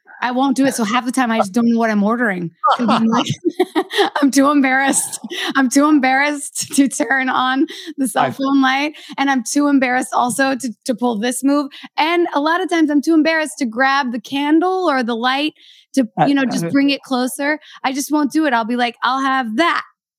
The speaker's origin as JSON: {"language": "English", "region": "Kentucky", "country": "United States", "tie": "born or raised there", "said": "I know just from growing up in Kentucky."}